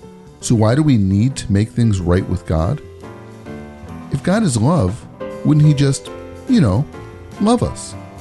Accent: Chicago, Illinois, United States; No, I didn't go to the Cowboy Hall of Fame. I'm from Chicago. Why would I do that?

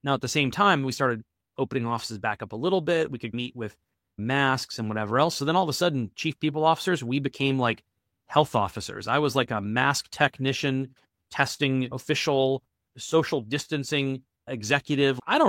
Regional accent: East Coast, United States; So anybody who's from the East Coast, I grew up on the East Coast of the US, when it snows, the schools close sometimes.

